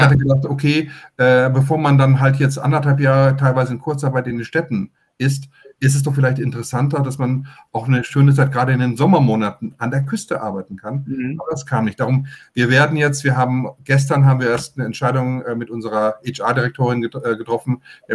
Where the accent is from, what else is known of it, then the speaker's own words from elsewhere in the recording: Usedom, Mecklenburg-Vorpommern, Germany; dass wir alle Usedomer sind, auch wenn wir Polen oder Deutsche sind.